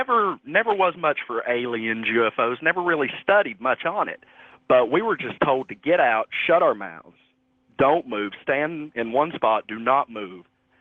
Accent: Kentucky, United States; now in Dayton, United States; new to the area, originally from Southeast Kentucky, and so is my girlfriend, met at our last job.

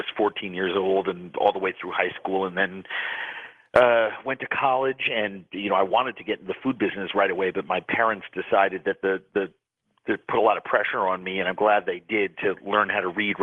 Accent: New York City, New York, United States; You know, I'm born and raised in New York City, went to, you know, always involved in the food business.

